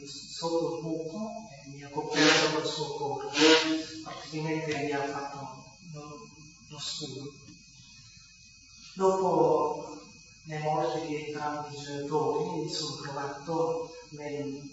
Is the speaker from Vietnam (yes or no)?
yes; Northern Vietnam, Vietnam; born there; Italian is a second language; come diceva la professoressa, sono nato nel Vietnam, del nord, ho 28 anni.